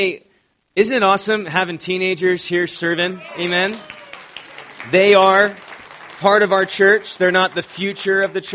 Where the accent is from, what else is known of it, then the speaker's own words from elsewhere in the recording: California, United States; now in Colorado, United States; I'm Californian, and I was like, do we cancel service?